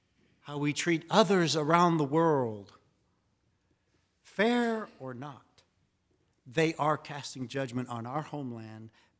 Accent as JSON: {"language": "English", "region": "Texas", "country": "United States", "said": "I remember going to Spain as a young man and having people walk up to me and say, find out that I was from Texas."}